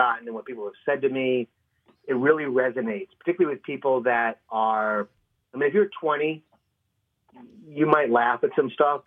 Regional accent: East Coast, United States; the way East Coast families communicate with each other. Like, I grew up on the East Coast, so that's what I know.

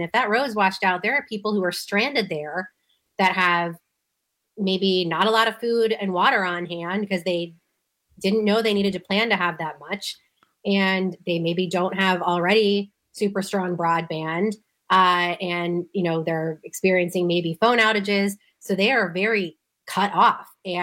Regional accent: Florida, United States; also born or lived in Western North Carolina; Growing up in Florida and living most of my life there, I'm no stranger to the devastation of hurricanes.

